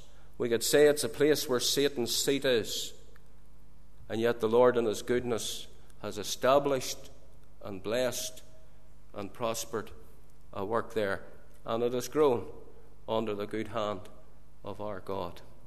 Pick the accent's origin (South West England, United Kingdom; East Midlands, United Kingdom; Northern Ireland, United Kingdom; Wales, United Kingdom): Northern Ireland, United Kingdom; Saintfield; Well, I didn't think I should tell her I was from Saintfield.